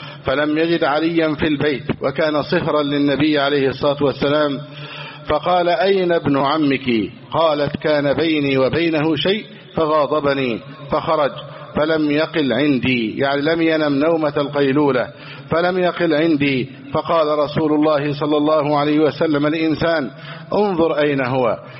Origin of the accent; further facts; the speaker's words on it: Egypt; اللهم احفظ بلدنا مصر، اللهم احفظ مصر سخاء رخاء